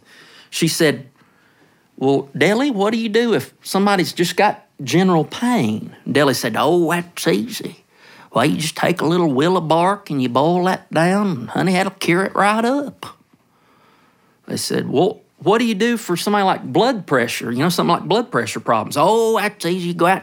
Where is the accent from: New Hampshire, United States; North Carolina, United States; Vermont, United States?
North Carolina, United States; Well, one of the greatest things about growing up in Madison County was getting to hear the ballad singers.